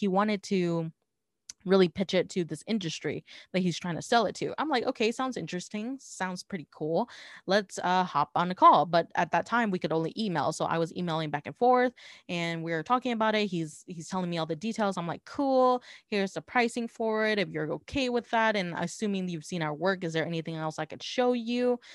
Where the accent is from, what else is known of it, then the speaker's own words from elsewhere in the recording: Southern United States, United States; And I was like, yeah, I'm from the South. I know.